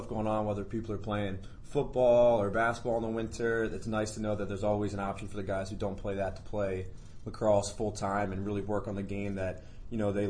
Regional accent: Baltimore, Maryland, United States; So, Baltimore boy, born and raised

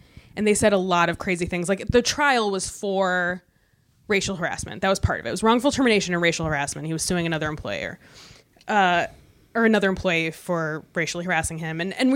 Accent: Michigan, United States; Or I revealed that I was from Michigan because one of the things is, like, do you have a lawyer in the family?

